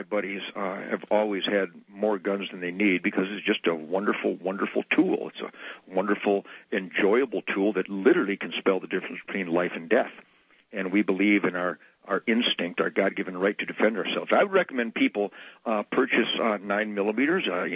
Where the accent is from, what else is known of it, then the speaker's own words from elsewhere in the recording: United States; I'm a father and a husband. I'm a neighbor. I'm an American.